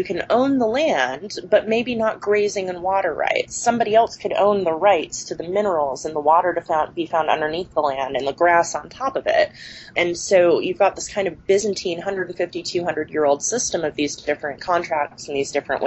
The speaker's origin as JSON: {"language": "English", "town": "Cedar City", "region": "Utah", "country": "United States", "tie": "born or raised there", "said": "actually lives in my hometown of Cedar City, Utah."}